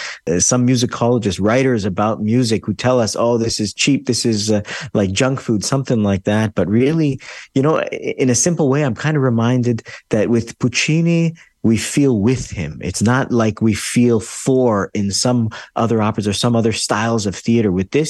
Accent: Toronto, Ontario, Canada; also born or lived in Montreal; So I grew up in Toronto until I was 18. I was in Toronto. I went to St. Mike's Choir School there.

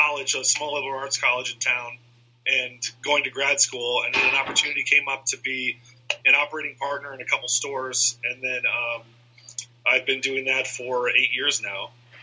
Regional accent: Iowa, United States; my high school friends, who I grew up with in Iowa, got married a few years before that.

